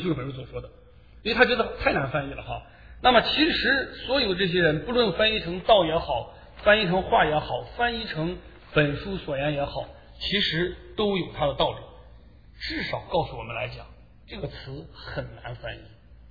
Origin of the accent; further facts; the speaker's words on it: China; 我们中国人马上想到道哈。